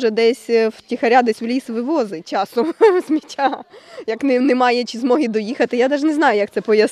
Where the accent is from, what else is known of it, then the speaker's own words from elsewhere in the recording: Rivne, Rivne Oblast, Ukraine; З Рівного. Ніколи не була ні в Польщі, ні на Підлящі.